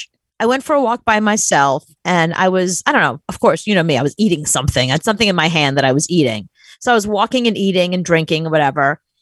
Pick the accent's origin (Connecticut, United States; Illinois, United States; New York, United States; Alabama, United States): New York, United States; I'm from New York. I know what litter is.